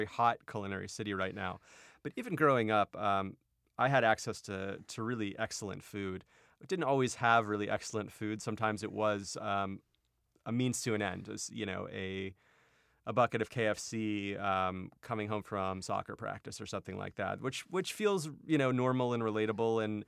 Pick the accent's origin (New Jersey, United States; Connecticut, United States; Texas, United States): Texas, United States; Houston; I grew up in Texas where car culture kind of reigns supreme.